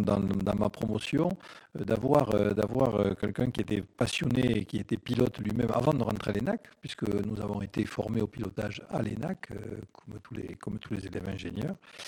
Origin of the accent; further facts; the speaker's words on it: Mazamet, Occitanie, France; je suis du coin, puisque je suis né à Mazamet. J'ai fait mes études à Mazamet, où mon père était professeur.